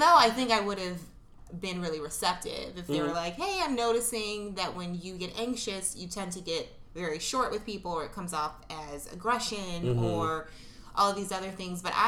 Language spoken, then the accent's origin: English; Chicago, Illinois, United States; I am from Chicago, everybody. I'm 31. Ooh. My pronouns are she, her. I am a woman. My ethnicity is Black and Puerto Rican. Lived in Chicago area my whole life.